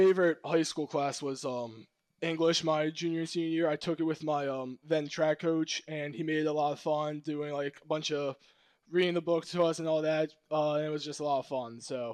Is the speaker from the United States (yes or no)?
yes; Yardley, Pennsylvania, United States; And I grew up in Bucks County my whole life and most recently Yardley, live there right now.